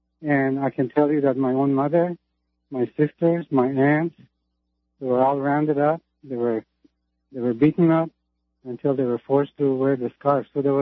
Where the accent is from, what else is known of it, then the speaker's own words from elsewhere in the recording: Iran; I'm from Iran.